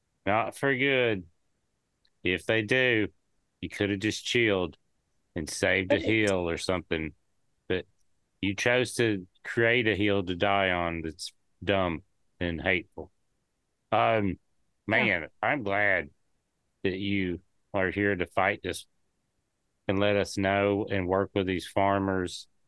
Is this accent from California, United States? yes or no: no; Tennessee, United States; and I'm a hillbilly from East Tennessee.